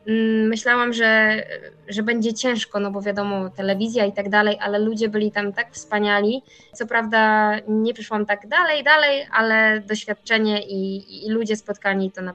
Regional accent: Szczecinek, West Pomeranian Voivodeship, Poland; born there; Ja mieszkam oczywiście w województwie pomorskim, ale przecież urodziłam się w Szczecinku

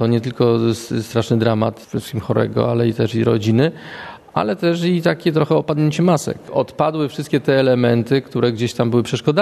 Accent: Kraków, Lesser Poland, Poland; now in Szczecin, Poland; Ale oni do Szczecina przyjechali z Kielc, a ja z Krakowa.

